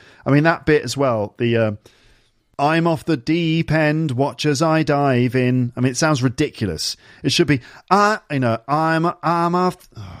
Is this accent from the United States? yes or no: no; South East England, United Kingdom; accent: received pronunciation; also born or lived in Midlands / West London; I'm definitely from the southeast of England. But I also spent time growing up in the Midlands as well as West London. So you might hear a bit of West Midlands Brummy in my voice or a bit of London accent